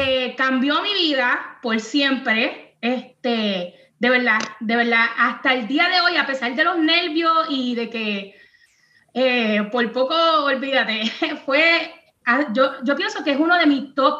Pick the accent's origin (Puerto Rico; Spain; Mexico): Puerto Rico; quería ir para Miami como buen puertorriqueño, es como que de Puerto Rico a Florida